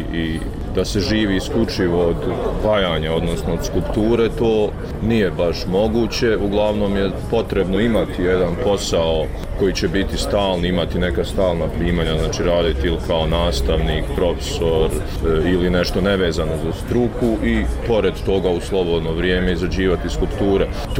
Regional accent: Bosnia & Herzegovina; kod nas u BiH

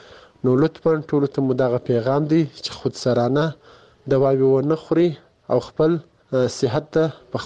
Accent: Kandahar, Afghanistan; د کندهار ولایت د سور لسمینه

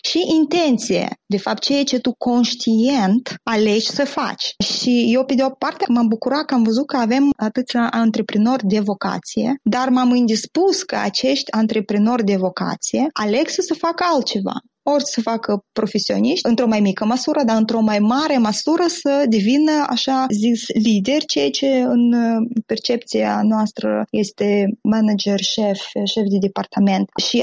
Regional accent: Moldova; moved away; also born or lived in United States; eu am trăit în diferite țări, sunt plecată din Republica Moldova, am trăit inclusiv în Statele Unite și am călătorit foarte mult.

